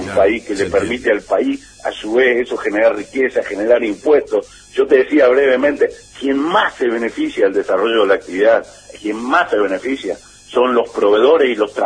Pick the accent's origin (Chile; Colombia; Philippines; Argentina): Argentina; somos los argentinos